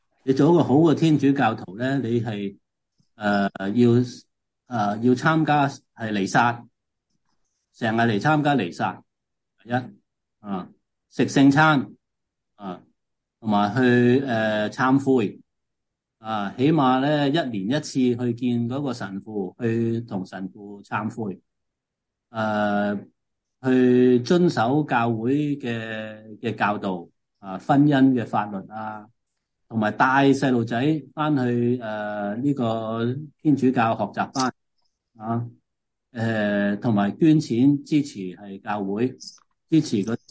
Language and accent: Chinese; China; 我们是中国人，也都不能够逃避这个事实，我们是中国人、今天的而且确是中国人